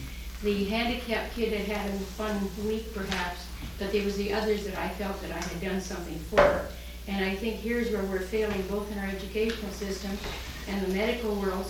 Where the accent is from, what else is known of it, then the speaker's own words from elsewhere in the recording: Montana, United States; I come from Montana.